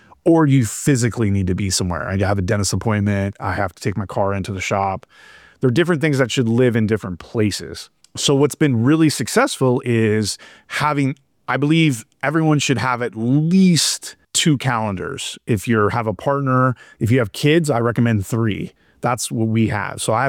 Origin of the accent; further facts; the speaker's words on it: Los Angeles, California, United States; Lucky enough, like I said, growing up in Los Angeles, we have our home in Pasadena.